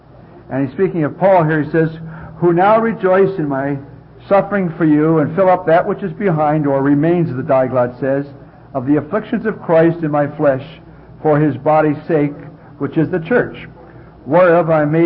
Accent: Detroit, Michigan, United States; And as youngsters growing up in Detroit, the first scripture we learned, of course, was John 3:16.

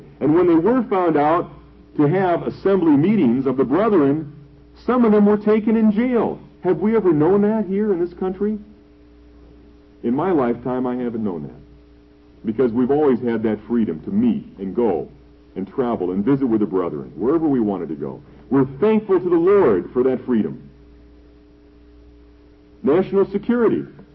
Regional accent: Detroit, Michigan, United States; You know, in Indiana, as well as where I grew up in Detroit, there was plenty of rain, plenty of condensation.

